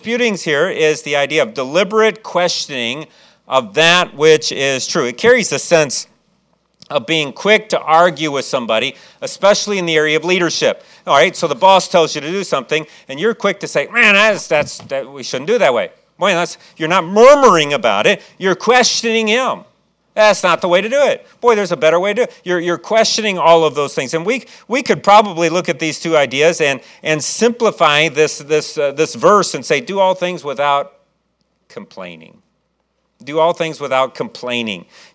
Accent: Chicago, Illinois, United States; now in South Carolina, United States; I'm from Chicago, and I still haven't got used to the weather. I've been here 19 years now, and I still think, boy, you know, it'd be nice to be in Chicago where they get hot weather

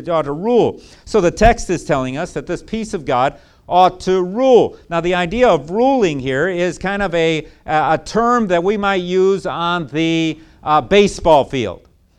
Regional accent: Chicago, Illinois, United States; How about Chicago? That's my hometown. That's where I'm from.

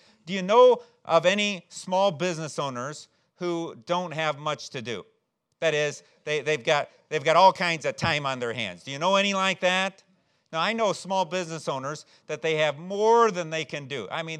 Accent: Chicago, Illinois, United States; Boy, look at Chicago. I'm from Chicago, so I paid attention.

